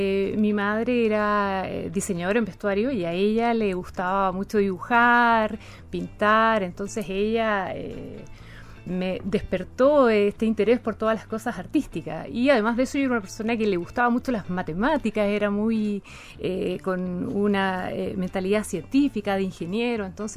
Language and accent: Spanish; Chillán, Ñuble, Chile; also born or lived in Los Ángeles / Valdivia; yo no nací en Chillán. Como llegué tan pequeña, me considero chillaneja. Los recuerdos que tengo son de Chillán, si bien viví antes en la ciudad de Los Ángeles y también en la ciudad de Valdivia. Toda mi infancia, ¿no?, la viví acá en esta ciudad. Yo estudié en Chillán